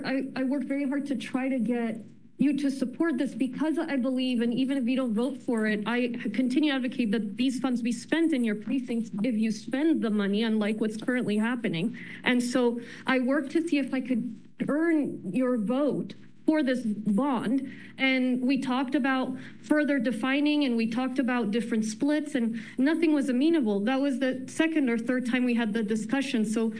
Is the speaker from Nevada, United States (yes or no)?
no; Cypress, Texas, United States; also born or lived in Katy; Heck, I grew up in Cypress and Katy.